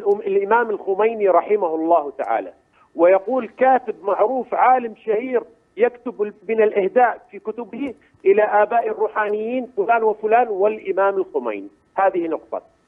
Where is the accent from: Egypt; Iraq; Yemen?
Iraq; وأنا من العراق وسوف أروي لك رواية أسألك بها هذا السؤال